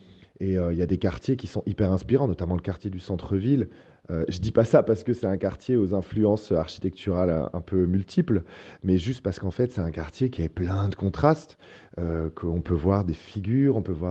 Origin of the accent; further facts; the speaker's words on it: Auvergne-Rhône-Alpes, France; also born or lived in Switzerland; Moi, je suis de Haute-Savoie, en France. Je suis né en Suisse, tout un mélange d'un père italien. Donc je suis parti à Paris où je suis resté 12 ans.